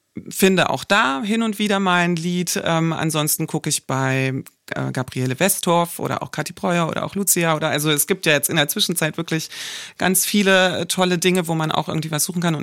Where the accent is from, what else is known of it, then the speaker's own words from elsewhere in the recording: Southern Germany, Germany; ich komme eigentlich auch aus dem Süden von Deutschland